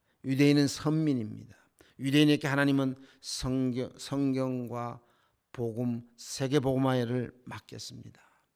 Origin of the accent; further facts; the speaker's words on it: South Korea; now in United States; 우리는 미국에 살지만 우리는 한국 사람들입니다. 우리 아이들도 한국 사람입니다.